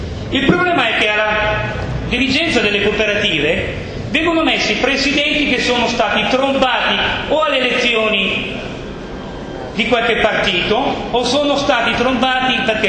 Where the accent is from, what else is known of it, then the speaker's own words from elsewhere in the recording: Roseto, Abruzzo, Italy; le cooperative sociali e vengo da Roseto